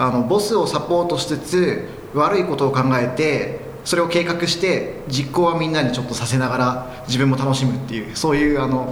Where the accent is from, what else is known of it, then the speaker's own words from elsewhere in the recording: Koganei, Tokyo, Japan; 出身は東京都の小金井市です。